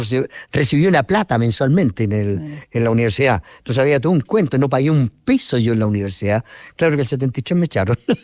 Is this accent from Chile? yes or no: yes; Talca, Maule, Chile; Porque yo vengo de Talca.